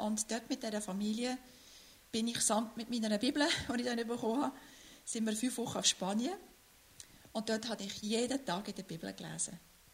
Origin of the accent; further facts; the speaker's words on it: Valais, Switzerland; wir haben dort, wo ich aufgewachsen bin, ich bin Walliserin ursprünglich, haben wir 2 Kirchen gehabt im Dorf.